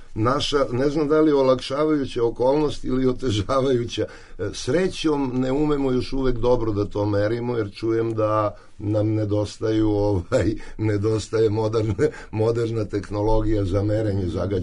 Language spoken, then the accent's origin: Serbian; Southern and Eastern Serbia, Serbia; Mislim, ja sam čovjek sa Borske reke i jako dobro znam kako to izgleda.